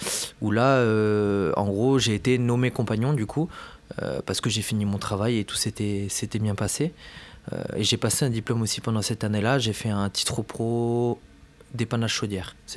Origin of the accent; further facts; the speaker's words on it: Bordeaux, Nouvelle-Aquitaine, France; je viens de Bordeaux de base. Donc j'ai fait un bac pro en alternance chez les Compagnons, en plombier chauffagiste. Donc mon centre de formation était à Pau et moi j'habitais à Bordeaux.